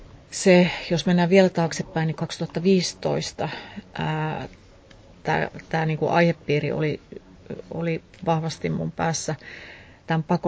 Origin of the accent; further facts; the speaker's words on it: Kiuruvesi, North Savo, Finland; mun suku ei ole tullut mistään evakkona ja siirtolaisena, mutta mä muistan, että kun mä oon Kiuruvedeltä kotoisin